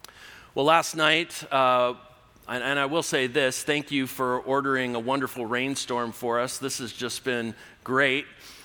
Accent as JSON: {"language": "English", "region": "California", "country": "United States", "said": "I'm easily impressed. I'm from California."}